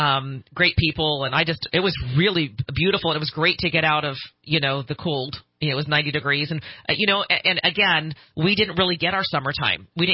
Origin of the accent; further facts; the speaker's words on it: California, United States; when I said I was from Northern California, she'd heard of the fires, asked me if I was from that area.